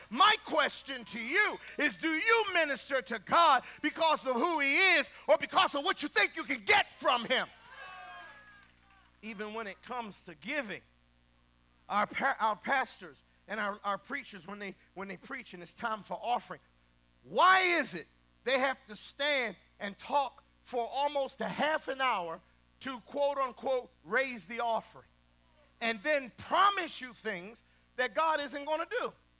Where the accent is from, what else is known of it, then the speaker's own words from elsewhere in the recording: Philadelphia, Pennsylvania, United States; born there; I forgot that I was born in North Philadelphia.